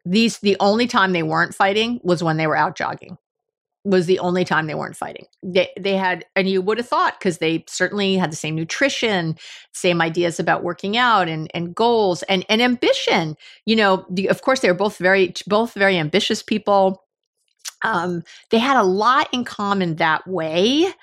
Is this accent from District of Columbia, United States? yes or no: no; New York, United States; Maybe it's the New York. We're both from New York originally.